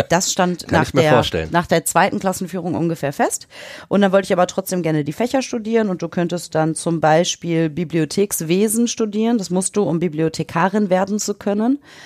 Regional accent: Bottrop, North Rhine-Westphalia, Germany; in meiner Stadt, wo ich herkomme, in Bottrop

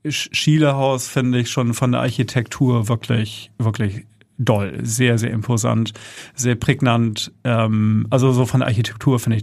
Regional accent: Hamburg, Germany; Und ich komme aus Hamburg-Nienstädten gebürtig. Da sagt man immer, das ist ein Dorf in der Stadt.

